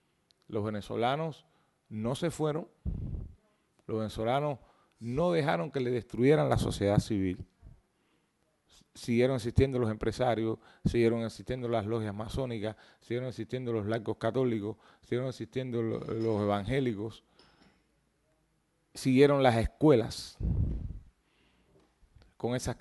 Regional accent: Cuba; eso tenemos que ser autocríticos nosotros como cubanos

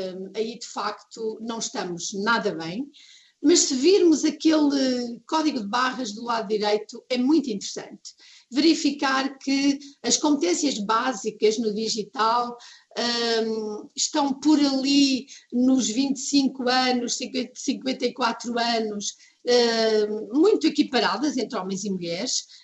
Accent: Norte, Portugal; eu cresci no Norte também e isso não tem importância.

